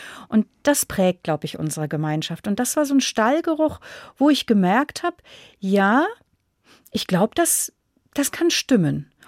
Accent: North Germany, Germany; so würde ich als Norddeutsche sagen.

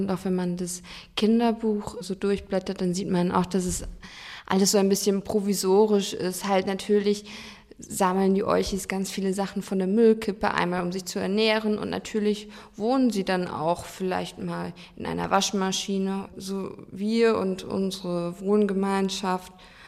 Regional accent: Lower Saxony, Germany; born there; Ich komme gebürtig aus Niedersachsen.

